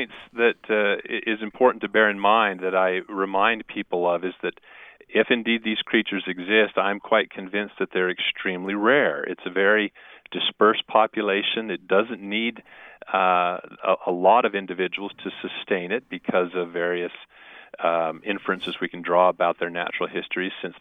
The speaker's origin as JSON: {"language": "English", "region": "Idaho", "country": "United States", "said": "Here, I'm from Idaho"}